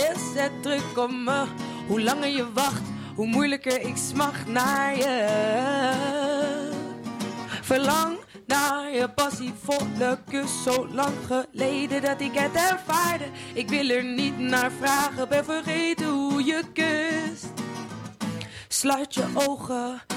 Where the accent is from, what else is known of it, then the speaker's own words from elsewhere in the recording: Amsterdam, North Holland, Netherlands; ik kom dus nog steeds uit Amsterdam.